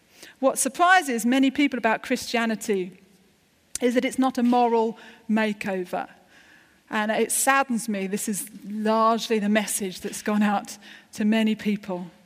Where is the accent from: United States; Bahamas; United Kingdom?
United Kingdom; We're British. We're cynical.